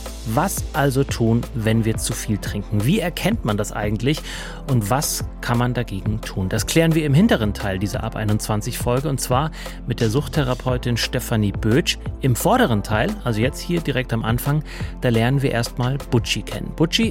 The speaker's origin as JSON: {"language": "German", "region": "Bavaria", "country": "Germany", "said": "du und ich, wir sind beide aus Bayern"}